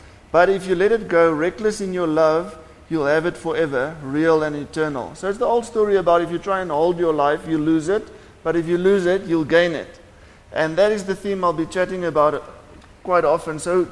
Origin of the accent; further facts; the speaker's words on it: KwaZulu-Natal, South Africa; So I grew up in Natal, and we went on an outreach, but I wasn't a Christian yet.